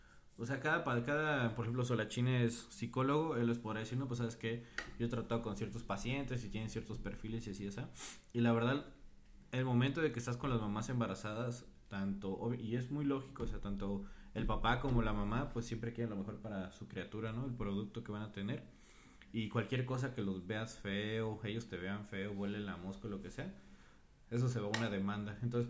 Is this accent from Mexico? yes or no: yes; Salamanca, Guanajuato, Mexico; Yo soy de Salamanca, como toda nuestra raza que estamos presentes. Estudié en una escuela privada hasta la prepa.